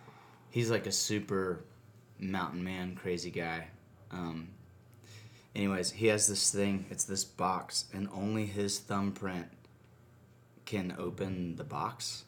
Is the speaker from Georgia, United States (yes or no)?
yes; Acworth, Georgia, United States; I'm from Ackworth, Georgia, which is a beautiful town with a great... We had one of the original Cracker Barrels.